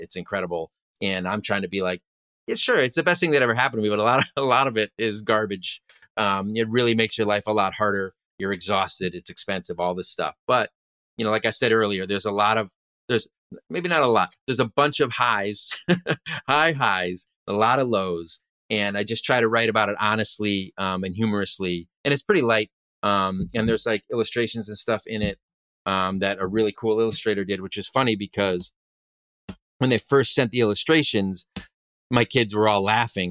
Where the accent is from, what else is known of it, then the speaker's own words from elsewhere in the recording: Connecticut, United States; also born or lived in Boston; now in Brooklyn, United States; So I went to school. I grew up in Connecticut. I went to school in Boston and lived there for like another 10 years and never thought I'd leave.